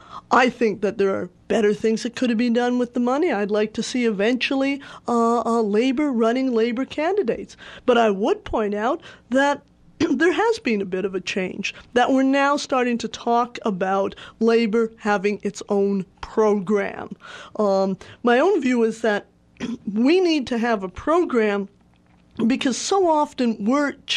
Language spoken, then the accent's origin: English; Canada; now in United States; As you may know, I'm originally from Canada